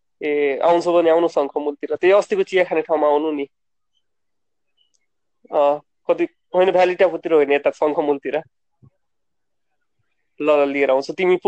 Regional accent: Birgunj, Madhesh Province, Nepal; English is a second language; I am from the border side area because I am from Birgunj and there is border of India Roxol.

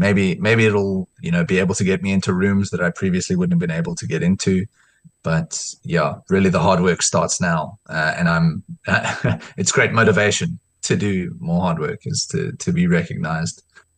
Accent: Eastern Cape, South Africa; I do think that growing up in the Eastern Cape is a massive advantage. It really is a multicultural space.

